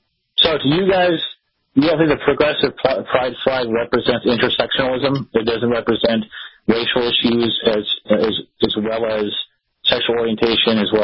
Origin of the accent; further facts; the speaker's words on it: Oregon, United States; It's an ideology that I actually saw forming as I grew up in Oregon